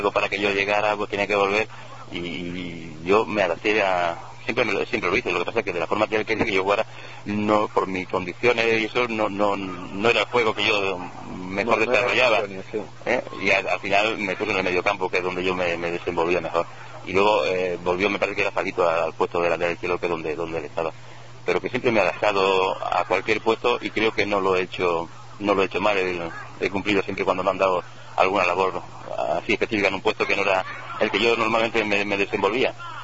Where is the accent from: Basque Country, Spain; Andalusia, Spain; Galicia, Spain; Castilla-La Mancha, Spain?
Andalusia, Spain; Jaén; now in Granada, Spain; Bueno, yo soy de Jaén, lo que pasa es que mira, yo llevo muchos años aquí.